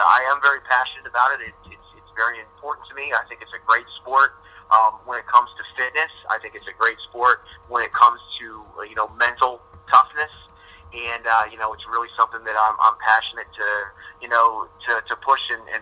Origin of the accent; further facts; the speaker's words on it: Harrisburg, Pennsylvania, United States; I'm originally from the Harrisburg area.